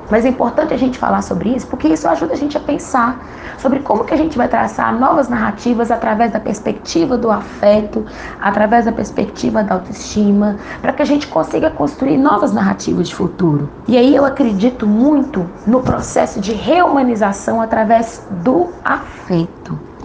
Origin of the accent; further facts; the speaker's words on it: Contagem, Minas Gerais, Brazil; eu sou filha das Águas Doces, filha do Ferro também, sou cria da Quebrada do Ressaca, região metropolitana de Belo Horizonte, na cidade de Contagem, bem na divisa ali com BH